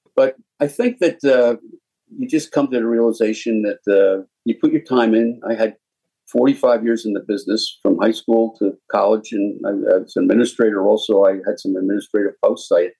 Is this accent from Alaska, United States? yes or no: no; New Jersey, United States; I came here in 1965 at Westchester and I came from North Jersey.